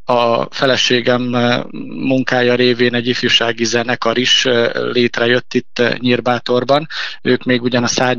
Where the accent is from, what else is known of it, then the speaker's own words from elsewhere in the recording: Transylvania, Romania; én is palciumi erdélyi származású vagyok, egy városból származunk Mike Pállal